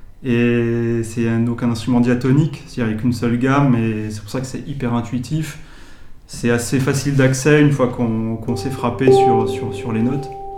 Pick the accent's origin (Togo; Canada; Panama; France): France; Southern France; Et voilà, donc je suis originaire du Sud.